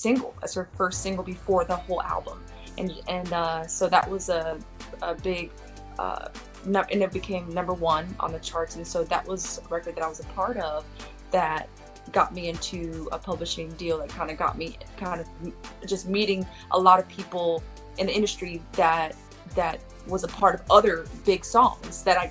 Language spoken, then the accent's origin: English; Atlanta, Georgia, United States; For me, I was, I don't know if you know, but I was raised in ATL in Georgia. I went to school in the city, ATL, but I was raised in Georgia